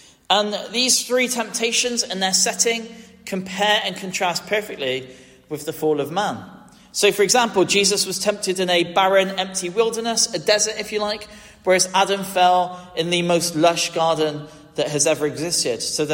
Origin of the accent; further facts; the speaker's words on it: Gloucester, South West England, United Kingdom; So I was born in Gloucester and grew up in that house through the choices of others.